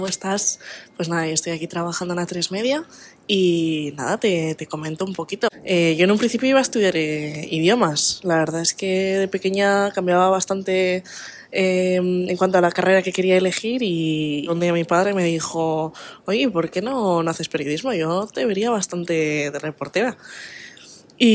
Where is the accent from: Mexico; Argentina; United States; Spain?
Spain; Zaragoza, Aragon; now in Madrid, Spain; No me esperaba acabar aquí, la verdad, y mucho menos en A3Media, en Madrid, siendo que yo soy de Zaragoza.